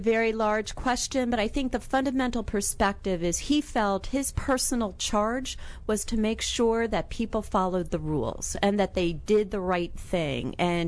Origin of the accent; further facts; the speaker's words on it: New York City, New York, United States; I'm from New York City.